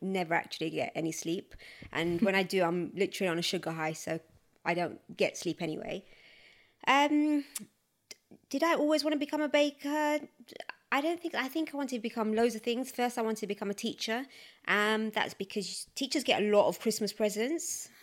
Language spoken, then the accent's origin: English; Forest Gate, London, United Kingdom; I'm from Forest Gate, which is in East London.